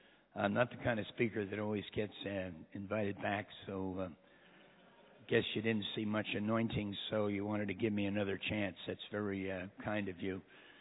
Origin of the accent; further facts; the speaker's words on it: United States; moved away as an adult; now in United Kingdom; So I'm American and went to Mexico, where God turned me upside down.